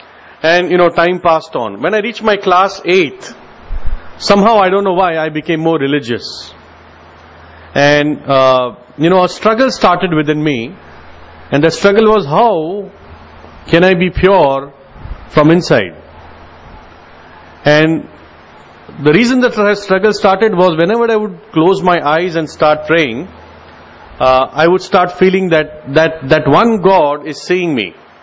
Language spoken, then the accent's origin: English; Mumbai, Maharashtra, India; And I was born, like brother said, in a Gujarati Hindu family. And I was born and brought up in Bombay, in Santa Cruz East.